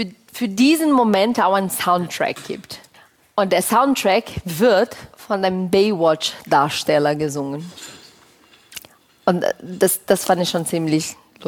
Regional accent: Brazil; das für mich als Brasilianerin, als Kind in der Schule, weil wir das gelernt haben

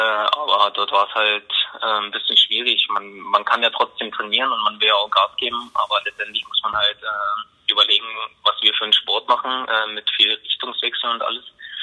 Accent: Dresden, Saxony, Germany; deswegen bin ich ein Dresdner Junge und bin auch stolz darauf

